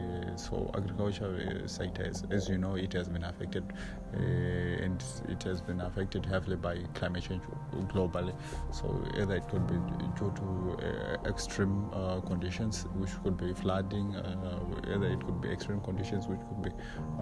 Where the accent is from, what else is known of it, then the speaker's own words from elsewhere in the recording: Masvingo, Zimbabwe; now in Harare, Zimbabwe; I come from Mashingo. That's, although I stay in Harare, that's where I reside. I come from Mashingo. Mashingo, it's when you look at agricultural regions, it's region 4